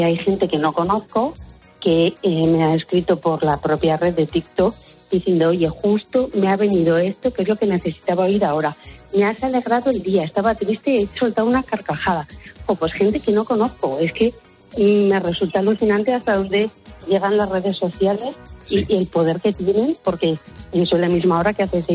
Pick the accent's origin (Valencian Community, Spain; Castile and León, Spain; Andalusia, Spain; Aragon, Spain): Aragon, Spain; porque soy muy insistente, como buena maña, cabezota